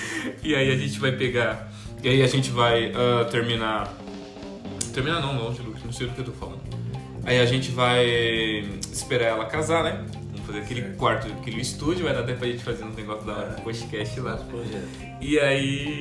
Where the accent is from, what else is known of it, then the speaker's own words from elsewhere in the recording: Embu das Artes, São Paulo, Brazil; Não parece, mas tenho 23 anos. Moro aqui na Zona Sul de São Paulo. Em Embu das Artes, desde quando nasci, até a minha idade, sou velho aqui já.